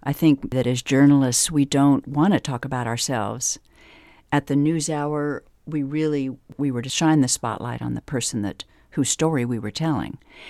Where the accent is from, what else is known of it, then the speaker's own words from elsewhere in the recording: Topeka, Kansas, United States; I think the memoir is a lot about my growing up in Topeka.